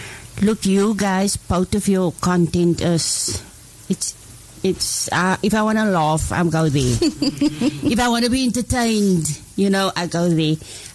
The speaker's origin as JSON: {"language": "Afrikaans", "town": "Cape Town", "region": "Western Cape", "country": "South Africa", "moved": "yes", "lives_now": "Paarl, South Africa", "said": "ek is een Kapenaar. Maar ek is nou al 17 jaar hier, wat my nou sieke Perelied maak."}